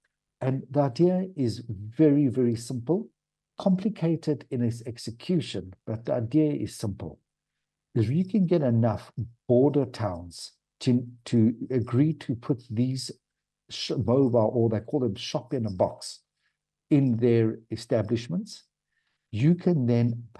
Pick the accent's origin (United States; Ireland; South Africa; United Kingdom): South Africa; So being South African, my first concern was when I said to him, "What do you do about shrinkage, pilferage?"